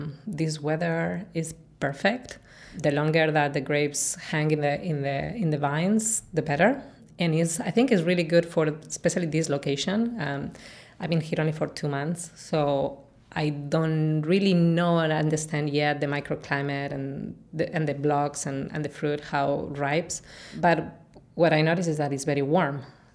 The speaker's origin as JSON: {"language": "English", "town": "Madrid", "region": "Community of Madrid", "country": "Spain", "second_language": "English", "moved": "as an adult", "lives_now": "United States", "said": "I'm from Madrid originally, so it's not a wine region per se. My family is not in the wine business."}